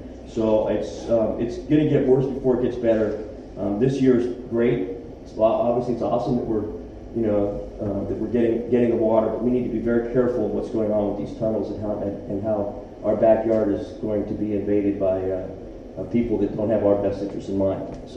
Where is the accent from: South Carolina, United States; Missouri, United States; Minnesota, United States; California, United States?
California, United States; We're from Southern California.